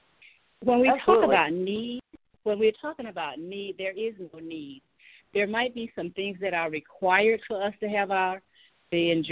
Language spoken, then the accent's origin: English; the South, United States; I grew up in the South. I'm the sixth of seven children, and we were sharecroppers until I was 9 years old.